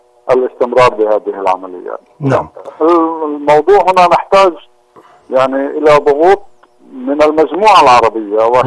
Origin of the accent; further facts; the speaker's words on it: Palestine; ويعني هنا نطرح سؤال كفلسطينيين